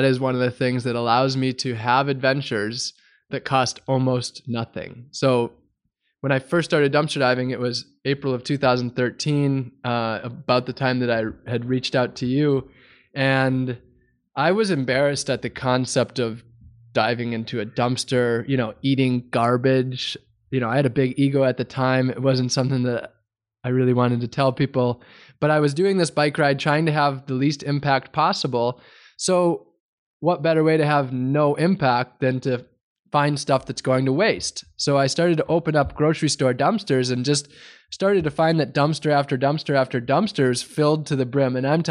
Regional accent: United States; As an American, generally the idea is don't depend on anyone else for anything, be independent, earn everything.

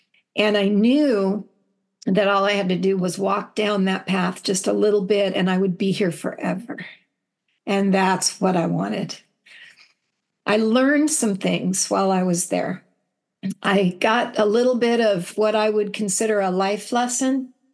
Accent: San Jose, California, United States; My father had been the teacher and principal at a school where I grew up in San Jose

